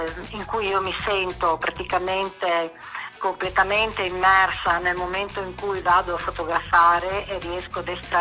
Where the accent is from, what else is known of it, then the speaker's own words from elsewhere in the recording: Friuli-Venezia Giulia, Italy; also born or lived in Canada; sono nata in Canada da genitori italiani, ho sempre vissuto in Friuli